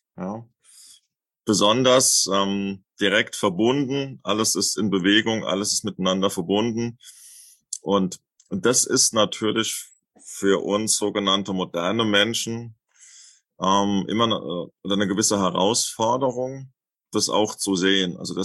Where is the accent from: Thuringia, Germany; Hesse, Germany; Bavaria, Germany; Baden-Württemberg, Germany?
Hesse, Germany; Lorsch; born or raised there